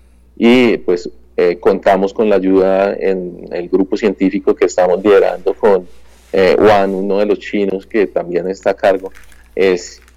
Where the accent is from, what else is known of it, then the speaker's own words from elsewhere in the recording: Colombia; para nosotros como colombianos en algunos momentos somos muy folclóricos